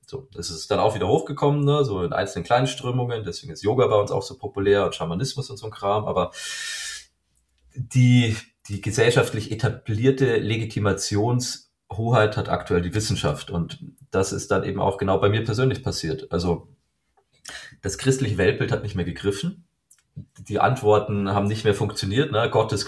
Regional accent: Bavaria, Germany; ich bin christlich aufgewachsen. Ich komme aus Bayern, dem königlichen Freistaat Bayern hier in Deutschland.

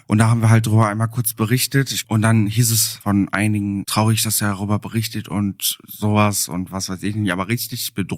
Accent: Bottrop, North Rhine-Westphalia, Germany; also born or lived in Essen; Ja, also ursprünglich bin ich Essener, aber lebe seit meinem 6. Lebensjahr in Bottrop.

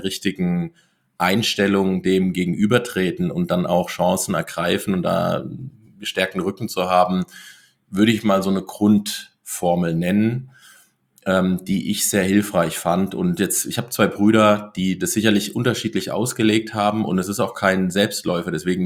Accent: Hesse, Germany; In Hessen, ein bisschen nördlich von Frankfurt, also so der zwischen Gießen und Marburg, der Raum größtenteils. Aber das war so der Startpunkt und bin ich auch eine Weile gewesen hier so im hessischen Raum

